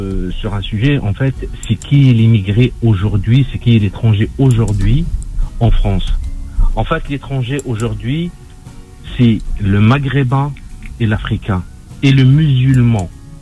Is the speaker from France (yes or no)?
no; Algeria; born there; Moi, je suis né en Algérie, mais mon père il était là avec ma mère. Après, ils sont rentrés.